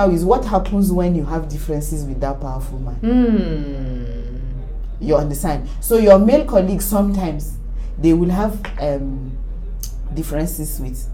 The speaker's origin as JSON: {"language": "English", "region": "Adamawa", "country": "Nigeria", "said": "My family back home is well known for, we're originally from Adamawa State, so, you know, we're well known for being scholars and, you know, professors and stuff like that."}